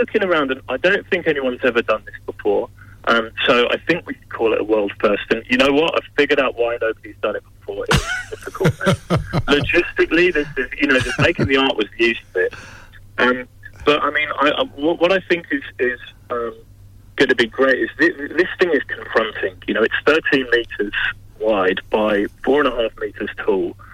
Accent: London, United Kingdom; as a teenager growing up in West London, where I was from

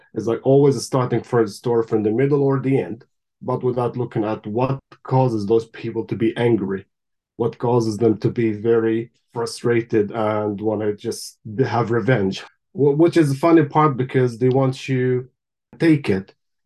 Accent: Gaza, Gaza Strip, Palestine; I mean, for me, I grew up in Gaza in a refugee camp.

